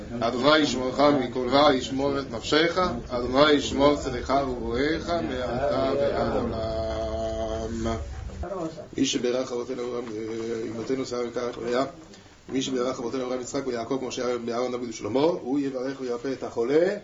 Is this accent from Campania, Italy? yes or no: no; Milan, Lombardy, Italy; moved away; Io sono un milanese all'estero da molti anni. Al di là del fatto che torno sempre volentieri nella mia città